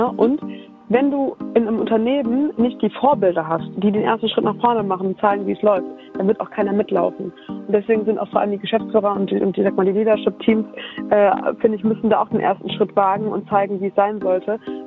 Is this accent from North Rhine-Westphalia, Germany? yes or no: yes; Düsseldorf, North Rhine-Westphalia, Germany; Düsseldorf, au, meine Heimat.